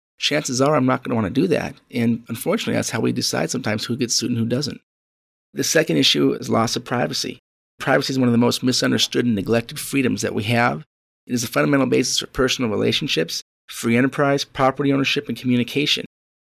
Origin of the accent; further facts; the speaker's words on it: United States; And since I'm an American, many of the examples that I cite deal specifically with the economic and legal environment of the United States.